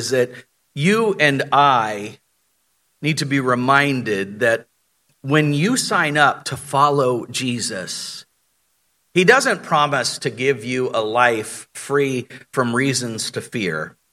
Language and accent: English; Florida, United States; I was born and raised in Florida, so swimming like this out to that buoy, that's nothing.